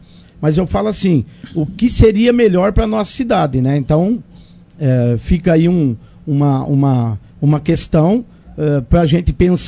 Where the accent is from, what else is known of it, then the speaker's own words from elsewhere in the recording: Monte Alto, São Paulo, Brazil; estarei em Monte Alto para ajudar a minha cidade. Aqui foi onde nasci